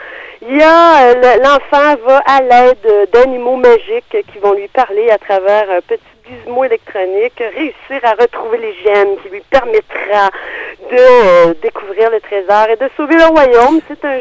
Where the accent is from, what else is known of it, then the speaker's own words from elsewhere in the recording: United States; French is a second language; je leur dis, ah, ne vous en faites pas, je suis américaine.